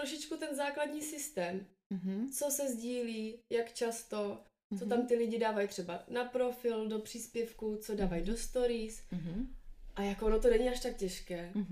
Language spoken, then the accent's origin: Czech; Opava, Moravian-Silesian Region, Czechia; Já jsem třeba oslovila tím, že jsem z Opavy